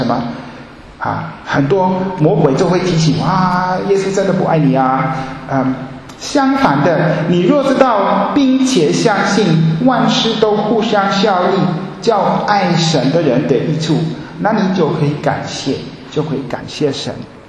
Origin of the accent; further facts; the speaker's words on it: Germany; Chinese is a second language; 我们德国人